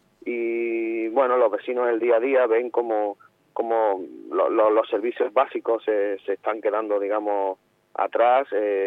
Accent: Villanueva de la Concepción, Andalusia, Spain; yo soy natural de Villanueva y quiero a mi pueblo.

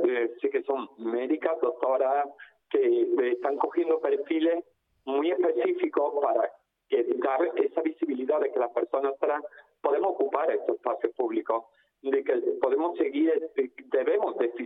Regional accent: Alameda, Andalusia, Spain; yo quería darle un toque de mi tierra, de Alameda, especialmente de Alameda, o de la comarca de Antequera, claro.

